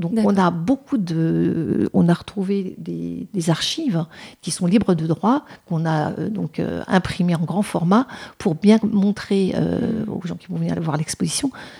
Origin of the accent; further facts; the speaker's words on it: Paris, Île-de-France, France; donc moi je suis parisienne et banlieusarde, donc le métro fait partie de ma vie.